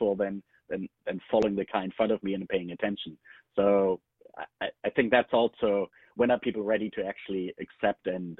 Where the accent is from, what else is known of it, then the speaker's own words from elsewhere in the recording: Germany; now in United States; I'm originally from Germany, where people still prefer stick shifting over automated shifting.